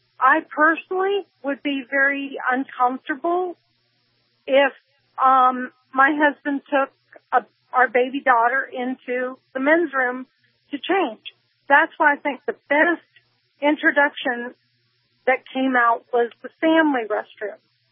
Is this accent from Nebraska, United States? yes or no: no; Miami, Florida, United States; We came from Miami, and my husband is a cross-dresser.